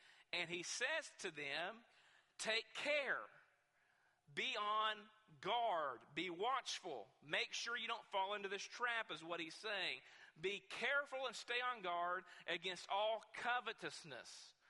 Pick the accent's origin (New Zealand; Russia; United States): United States; Westwood, Kentucky; David Wells is from my hometown. He's from Westwood, Kentucky.